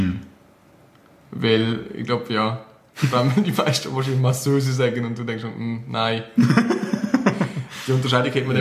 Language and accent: German; Switzerland; Ich bin mir nie ganz sicher gewesen, ob das nur als Schweizer so komisch tönt